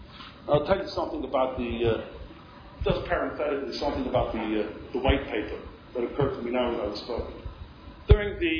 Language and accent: English; Brooklyn, New York, United States; born there; I was born in Brooklyn, and I'm proud of it. I was born in the Williamsburg section of Brooklyn. We were living then on Lee Avenue.